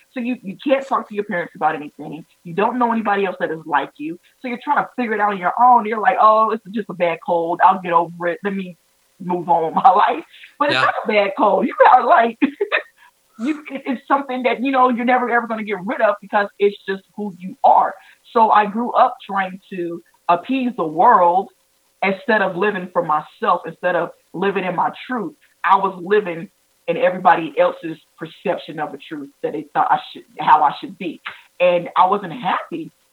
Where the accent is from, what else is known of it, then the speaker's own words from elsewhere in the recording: North Carolina, United States; Growing up, I'm from North Carolina and, you know, still kind of south, but not all the way down south.